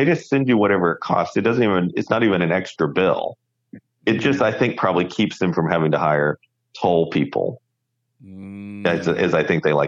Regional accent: the South, United States; So something that is foreign to me as a Southerner, mainly as a Southerner

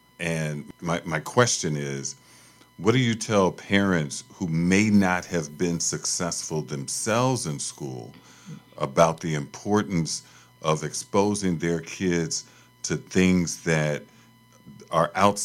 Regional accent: Chicago, Illinois, United States; growing up in Chicago, we rode the bus and the L, right?

